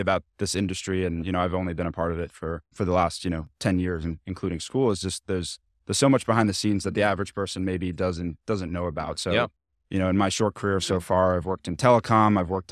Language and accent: English; London, United Kingdom; Unfortunately, most people don't believe me when I tell them that I grew up in London